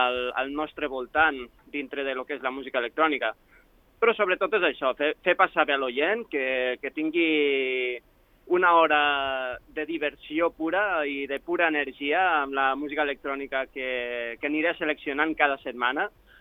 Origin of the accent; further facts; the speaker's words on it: Andorra; com a andorrà